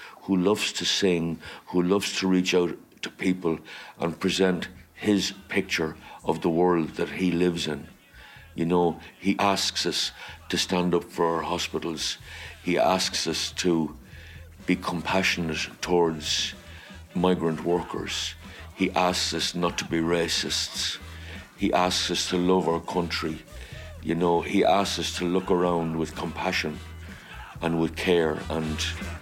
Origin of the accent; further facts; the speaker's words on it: Newbridge, Leinster, Ireland; I'm from Newbridge, County Kildare. I'm 66.